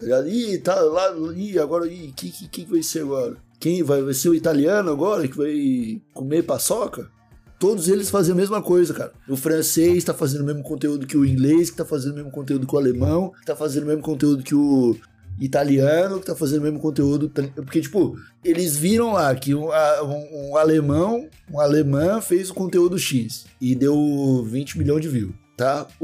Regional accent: Brazil; o brasileiro, ele sente uma necessidade de ser acolhido, saca? Eu acho que a gente é um povo tão acolhedor

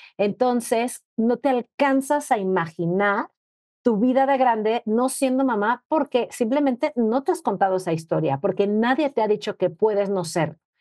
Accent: Mexico; nos damos cuenta que ella es colombiana, que yo soy mexicana.

